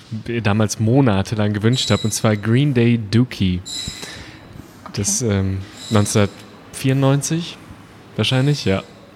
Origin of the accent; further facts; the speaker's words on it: Krefeld, North Rhine-Westphalia, Germany; Wir zu dritt, also Christopher und Sebastian aus Düsseldorf oder dem Umkreis und ich aus Krefeld. Das heißt, wir sind sehr zu Hause da in der Gegend und im Dialekt hin und wieder.